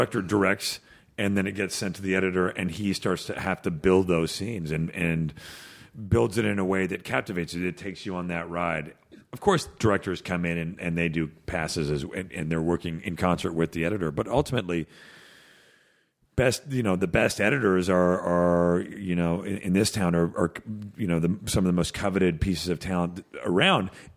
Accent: Toronto, Ontario, Canada; Well, yeah, maybe because I'm Canadian.

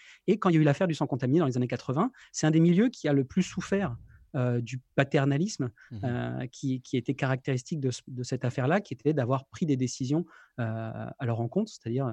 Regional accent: France; also born or lived in Quebec, Canada; donc je suis français d'origine, mais j'ai passé environ, enfin plus de 10 ans au Québec. Et je suis de retour en France depuis l'été dernier avec trois petits franco-québécois avec moi.

